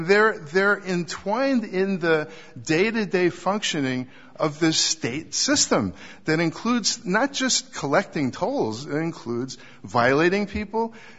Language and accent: English; Los Angeles, California, United States; I'm from Los Angeles, so yeah. You know, I don't go through the Golden Gate Bridge much.